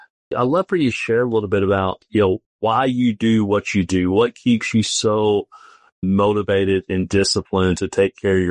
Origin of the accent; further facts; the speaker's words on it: Texas, United States; And me being a Texan, I'm not a UT fan. I'm a big Texas A&M fan.